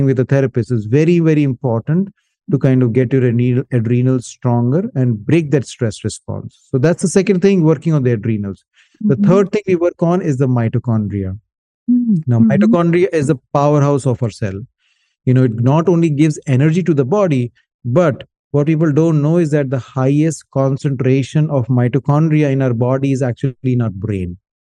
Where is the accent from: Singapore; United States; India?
India; I'm from India.